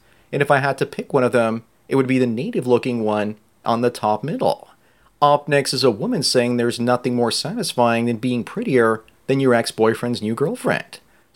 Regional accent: Canada; but I'm a Canadian and she's AI, so it would never work out.

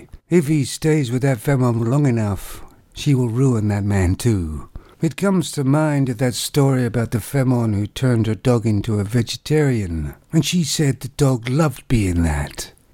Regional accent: Canada; I'm from Canada

